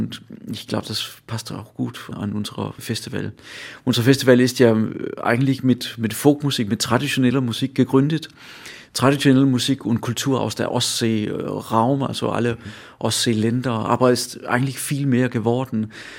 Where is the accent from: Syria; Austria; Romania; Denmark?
Denmark; Southern Denmark; Ich komme selber aus Fünen, also der Insel nach, also neben Bayern.